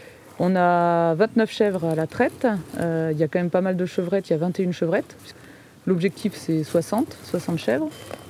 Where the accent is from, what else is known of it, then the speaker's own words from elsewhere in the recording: Auvergne-Rhône-Alpes, France; Moi je suis née en Ardèche déjà. J'ai grandi en Ardèche